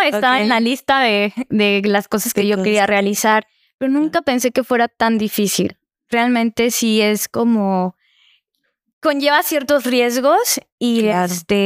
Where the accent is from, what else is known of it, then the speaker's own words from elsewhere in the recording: Villaflores, Chiapas, Mexico; moved away as an adult; also born or lived in San Cristóbal / Guadalajara / Monterrey; Soy de Villaflores, originaria de ahí. Sí, adoro mucho mi pueblito, lo quiero mucho. Y pues, pues a los 18 me fui a estudiar a San Cristóbal, a la Facultad de Derecho. Entonces ahí estuve 4 años. Posterior estuve en Guadalajara haciendo los mismos estudios, posterior a Monterrey